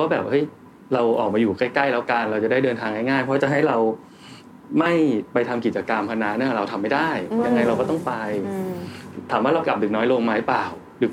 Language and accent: Thai; Chonburi, Thailand; moved away; also born or lived in Bangkok; พี่บ้านพี่อยู่ชลบุรีก็เข้ามาเรียนพออยู่จุฬาแล้วประมาณสักปี2ก็มาอยู่คอนโดใกล้ๆแล้ว